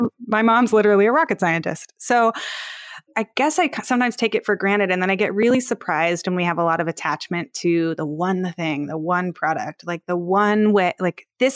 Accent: Palo Alto, California, United States; I used to work at startups and I'm from Palo Alto.

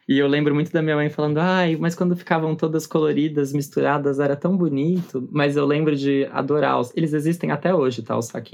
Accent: São Paulo, Brazil; Eu tenho 30 anos, eu sou nascido, criado, crescido em São Paulo, capital.

